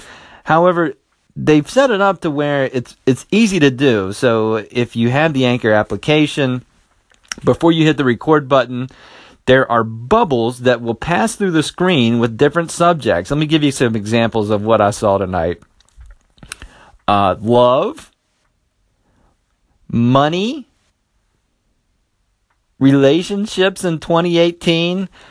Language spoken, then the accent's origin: English; West Virginia, United States; And the location is my home state, West Virginia.